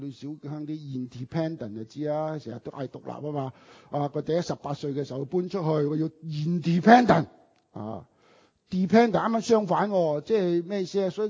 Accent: Hong Kong; 我哋香港人唔係咁譯嘅

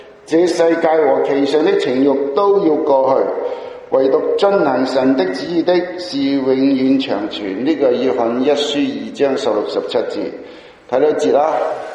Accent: China; 因为他们不是中国人，没有姓氏的、啊、英文人都有姓氏，不过英文人的姓氏多数很少相同，跟我们中国人就怎样、啊、刚刚是来一个相反的。

